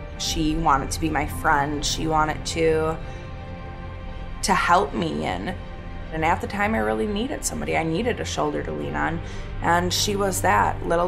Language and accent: English; Hartford, Wisconsin, United States; also born or lived in Milwaukee; I was born in Milwaukee, and when I was about 8, my mom moved my sister and I to the suburbs around the Hartford area.